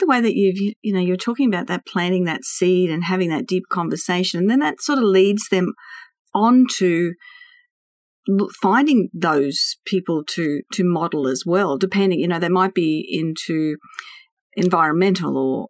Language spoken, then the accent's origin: English; Sydney, New South Wales, Australia; We're from Sydney, and he works with these students